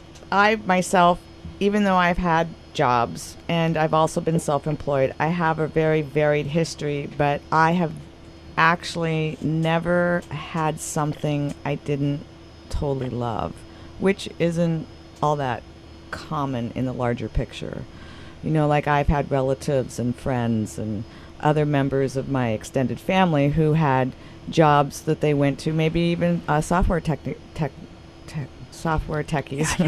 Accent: Nebraska, United States; So look how far I've come. I came from Nebraska, and I'm on the radio with you.

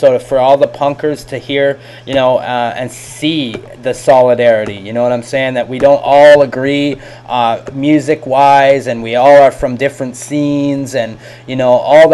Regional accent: Peterborough, Ontario, Canada; I'm from Peterborough, Ontario.

